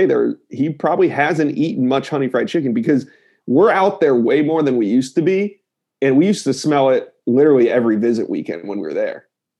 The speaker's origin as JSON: {"language": "English", "region": "Maryland", "country": "United States", "said": "I recruit, I'm from Maryland and he's from Baltimore"}